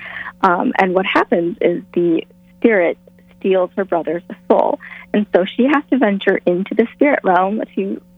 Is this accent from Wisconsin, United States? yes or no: yes; Wisconsin, United States; because I'm from Wisconsin.